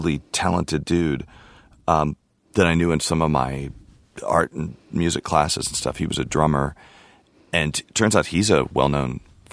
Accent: United States; But I also was very disliked there it, to some degree because a lot of them thought that, you know, we were just flag-waving Yankees at that point.

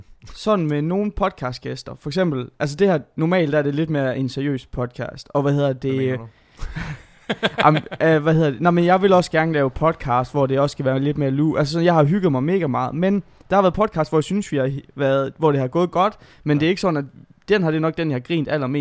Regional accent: Jutland, Denmark; Jeg er jyde, mand.

